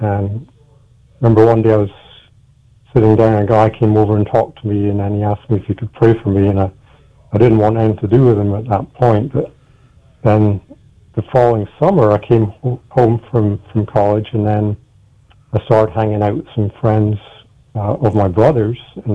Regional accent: Scotland, United Kingdom; accent: Scottish; so I'm originally from Scotland. You probably maybe gathered that from my name and from my accent as well.

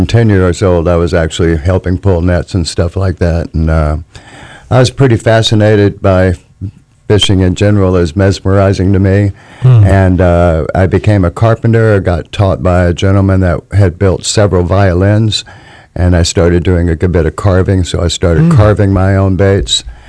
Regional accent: Texas, United States; Very beginning was my dad owned a shrimp boat in Galveston Bay. And I was raised in Texas, and pulled a shrimp net

